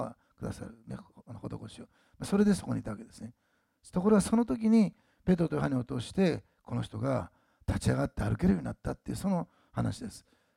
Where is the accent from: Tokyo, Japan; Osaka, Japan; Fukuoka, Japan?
Osaka, Japan; 私は大阪なんですね、もともと生まれはね。